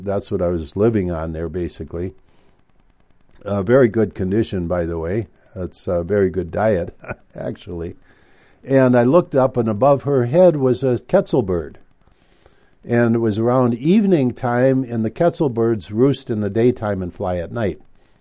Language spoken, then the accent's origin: English; Minnesota, United States; moved away as an adult; also born or lived in Mexico; I grew up in Minnesota, but then after I got out of college, I went to Mexico to follow my nose and adventure.